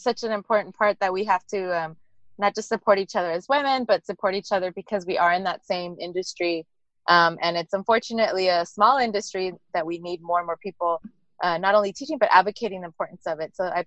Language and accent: English; Inglewood, California, United States; I grew up in Inglewood